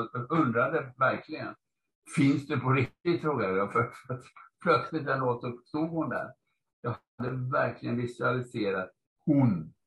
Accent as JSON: {"language": "Swedish", "town": "Gothenburg", "region": "Västra Götaland County", "country": "Sweden", "tie": "born or raised there", "said": "Jag är uppvuxen i Göteborg och det var det man hade på alla skolan och sånt, Dixieland och New Orleans."}